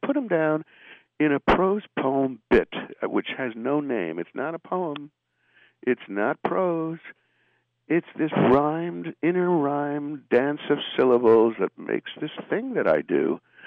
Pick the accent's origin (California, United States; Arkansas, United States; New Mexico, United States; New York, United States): New York, United States